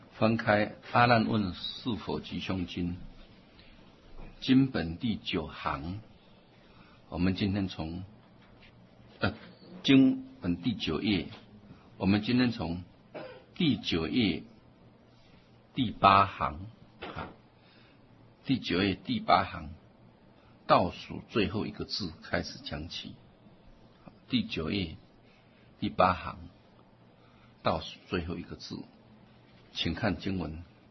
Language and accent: Chinese; China; 我们中国人也很注重这三纲五伦啊